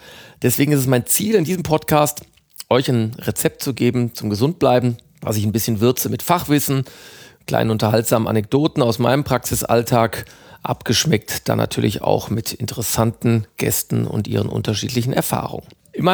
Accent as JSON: {"language": "German", "region": "North Rhine-Westphalia", "country": "Germany", "tie": "born or raised there", "said": "Meine Heimat ist das Ruhrgebiet"}